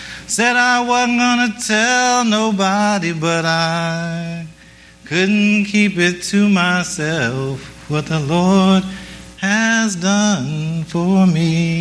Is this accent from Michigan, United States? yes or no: no; Stroudsburg, Pennsylvania, United States; So I grew up in church in the Christian Missionary Alliance Church of Stroudsburg, Pennsylvania, where my mother at the age of nearly 86 attends when she can still get there.